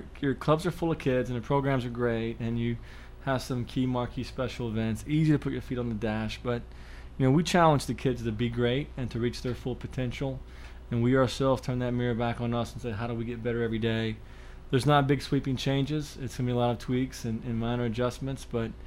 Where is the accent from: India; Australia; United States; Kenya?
United States; Kentucky; She's Kentucky. I'm from Kentucky.